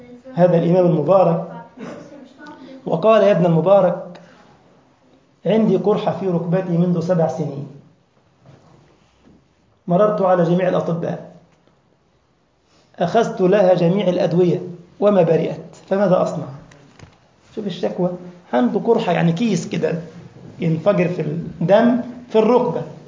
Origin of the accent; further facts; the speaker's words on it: Egypt; القلة دي عندنا في مصر يعني بتاع فخار كده بجنيه،